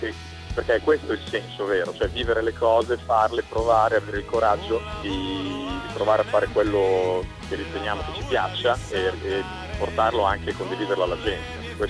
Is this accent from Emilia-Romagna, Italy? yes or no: yes; Solarolo, Emilia-Romagna, Italy; Sono romagnolo al 100%, vengo da Solarolo.